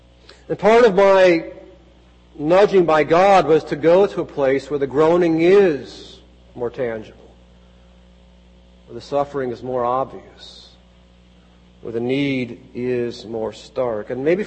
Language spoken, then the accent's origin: English; Kenya; I think being a Kenyan has helped me to understand that we are all called to be carriers of a groaning hope.